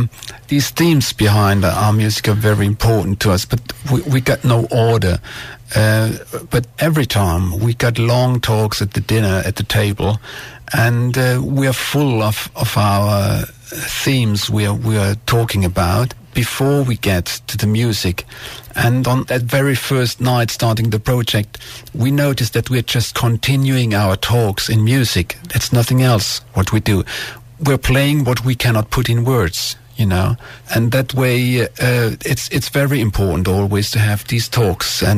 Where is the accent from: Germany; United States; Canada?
Germany; In my hometown, jazz is not popular at all. In Germany, jazz is taken pretty serious, you know.